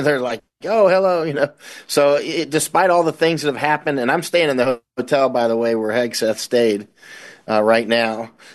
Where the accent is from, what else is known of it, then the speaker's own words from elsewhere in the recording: United States; Well, as an American, I still feel very, very welcome.